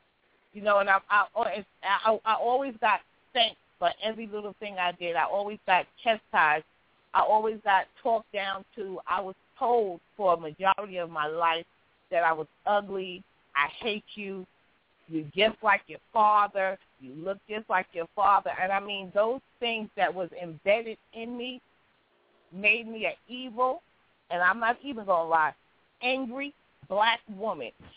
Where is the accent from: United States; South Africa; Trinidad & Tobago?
United States; Queens, New York; born there; I was born in Jamaica's Queens General Hospital, which is up a hill. All of my New York people in Queens, y'all know what I'm talking about.